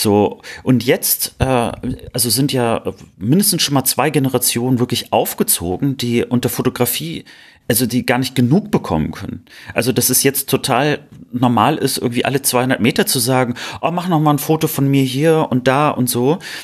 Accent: Cologne, North Rhine-Westphalia, Germany; Also ich bin ja als Kölner, muss ich ja im Prinzip einer Tradition ja hier gehorchen, die ich aber trotzdem nicht mag.

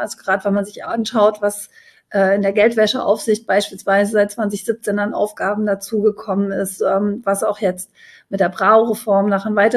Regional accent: Leipzig, Saxony, Germany; wenn ich so als Leipzigerin nach Dresden zur Kammer komme

